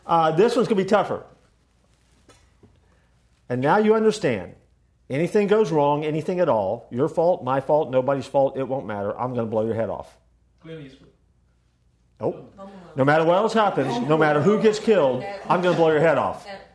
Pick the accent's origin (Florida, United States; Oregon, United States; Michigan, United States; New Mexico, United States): Florida, United States; Orlando; So I grew up in College Park in the 32804, baby.